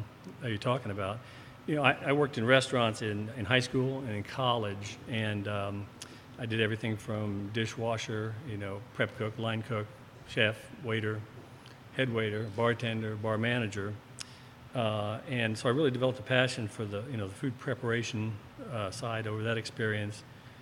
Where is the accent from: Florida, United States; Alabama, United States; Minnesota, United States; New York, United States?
Alabama, United States; Huntsville; also born or lived in Santa Monica, California; our family moved to Huntsville from Santa Monica, California, when I was still very young. So this is my hometown.